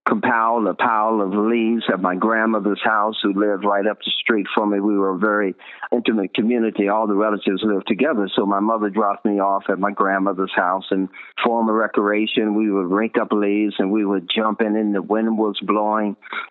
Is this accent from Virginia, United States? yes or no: yes; Henrico County, Virginia, United States; I grew up outside of Richmond, Virginia, in a county called Henrico County.